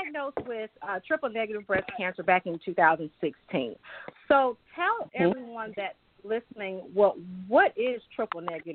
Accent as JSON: {"language": "English", "region": "South Carolina", "country": "United States", "said": "so shout out to my home state of South Carolina."}